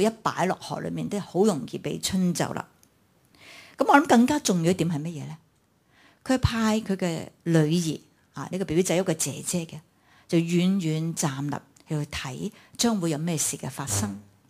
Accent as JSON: {"language": "Chinese", "country": "China", "said": "其实有些像我们中国人说摸住石头过河"}